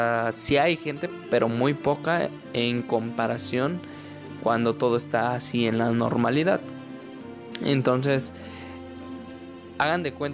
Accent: State of Mexico, Mexico; realmente no vivo allá, yo soy del Estado de México, pero voy muy seguido a lo que es la ciudad.

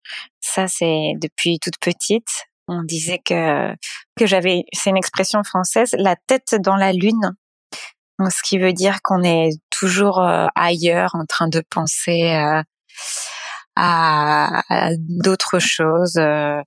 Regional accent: Brittany, France; also born or lived in Cannes; je suis née à Cannes, dans le sud de la France, là où il y a le Festival de Cannes. Mais très vite, on a déménagé en Bretagne.

